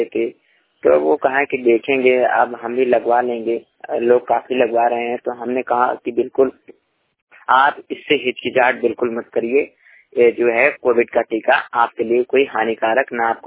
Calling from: Banda, Uttar Pradesh, India; मैं श्रमिक वंश रिपोर्टर … जिला बांदा उत्तर प्रदेश से।

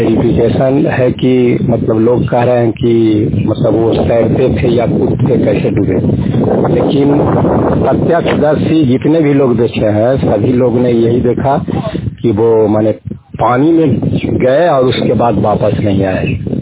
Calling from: Sherpur, Bihar, India; … शेरपुर थाना नूरसा जिला नंदा से बात कर रहा हूँ। एक आकस्मिक घटना जो हमारे गांव में घटी थी

